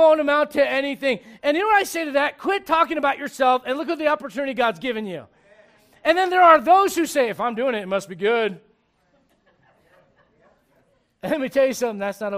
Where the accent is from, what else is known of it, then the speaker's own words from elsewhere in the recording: United States; I'm an American, first off.